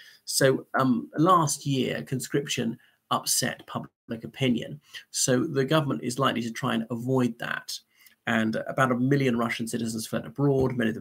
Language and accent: English; Ireland; from Ireland.